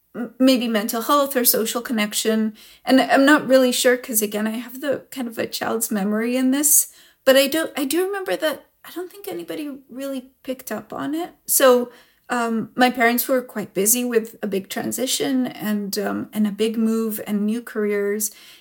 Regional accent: San Diego, California, United States; first language he; English is a second language; I started kind of public school in San Diego, and I didn't speak any English. In fact, I a little bit thought that everybody spoke in Hebrew inside their heads

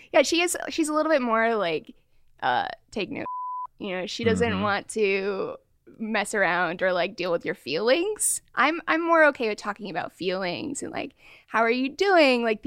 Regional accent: Portland, Oregon, United States; now in Bay Area, United States; Well, I grew up in Portland, Oregon.

